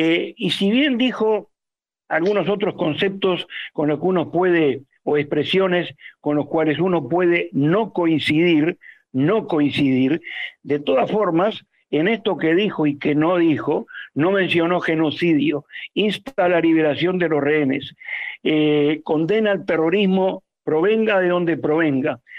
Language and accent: Spanish; Uruguay; como judío uruguayo